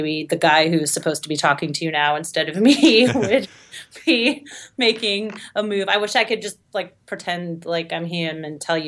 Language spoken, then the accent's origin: English; San Francisco, California, United States; I mean, I'm from San Francisco, and I follow the Niners.